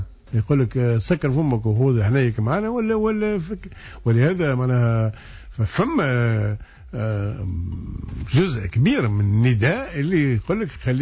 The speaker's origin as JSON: {"language": "Arabic", "country": "Tunisia", "said": "معناها أنا نلقى حظي كمواطن تونس نلقى حظي في"}